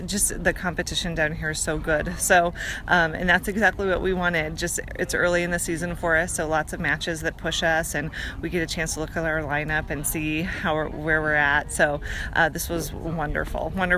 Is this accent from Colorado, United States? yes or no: yes; Greenwood Village, Colorado, United States; I'm from Cherry Creek High School from Greenwood Village, Colorado.